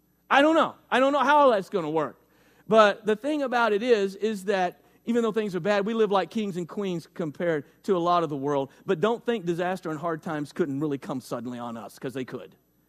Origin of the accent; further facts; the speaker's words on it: Arkansas, United States; In fact, I grew up in Central Arkansas, and less than a mile, about a mile from us, there was a giant Titan II rocket